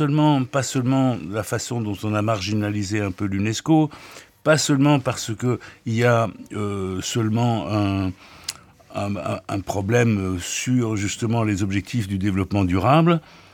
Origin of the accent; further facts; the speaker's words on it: Paris, Île-de-France, France; je suis parisien